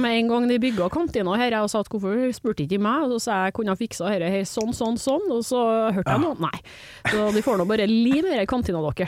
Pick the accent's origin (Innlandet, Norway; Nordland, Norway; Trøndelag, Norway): Trøndelag, Norway; Trondheim; Ja, ikke sjukt, jeg kommer fra Trondheim. Jeg tror jeg bare har blitt vær I dialekten.